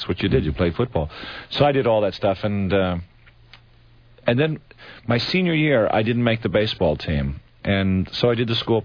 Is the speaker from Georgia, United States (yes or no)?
no; San Francisco, California, United States; also born or lived in Alabama / Marin County, California; And then from age 7, I was raised in San Francisco. And then at 13, we moved to Marin County, which is just over the Golden Gate from San Francisco.